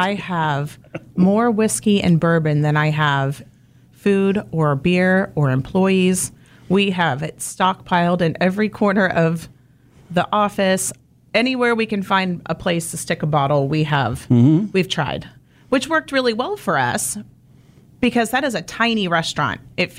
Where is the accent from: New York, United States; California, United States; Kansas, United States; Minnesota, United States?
Kansas, United States; I grew up down on the far, far southeast side. Not even in Wichita.